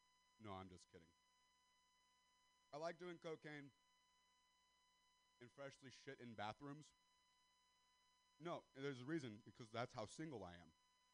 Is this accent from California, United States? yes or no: yes; Stockton, California, United States; I'm white. I'm from the Central Valley, California. I'm not from Stockton for nothing.